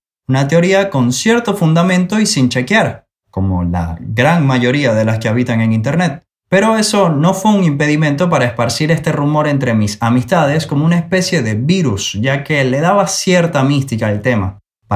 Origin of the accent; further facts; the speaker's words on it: Maracaibo, Zulia, Venezuela; provengo de Maracaibo, una ciudad ubicada a 979 kilómetros de Puerto La Cruz, y más importante aún, nunca he visitado esta región